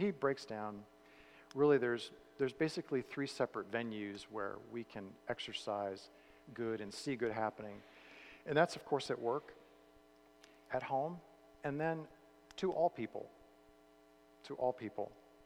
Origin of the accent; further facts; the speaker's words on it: Florida, United States; So I'm originally from Central Florida, and there's a huge church there called First Baptist Church of Orlando.